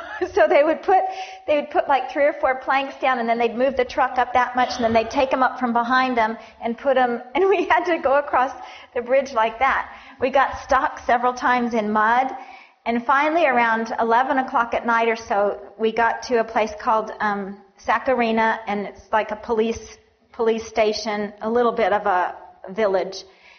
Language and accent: English; Phoenix, Arizona, United States; And I grew up in Phoenix, Arizona, where we had orange trees in our yard and fresh squeezed orange juice and fresh oranges off the tree.